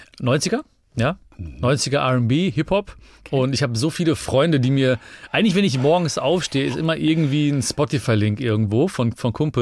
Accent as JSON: {"language": "German", "town": "Hagen", "region": "North Rhine-Westphalia", "country": "Germany", "tie": "born or raised there", "said": "Nee. Ich bin in Hagen geboren."}